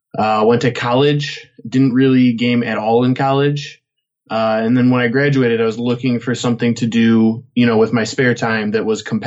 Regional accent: Farmington Hills, Michigan, United States; I am, actually. Yep. Grew up in Michigan. Went to high school here. Went to college at Michigan State University.

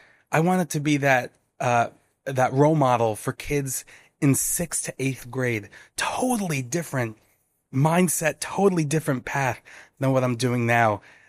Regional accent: New York City, New York, United States; As you said, I'm from New York, New York City, and I've been in the region for almost about 10 years.

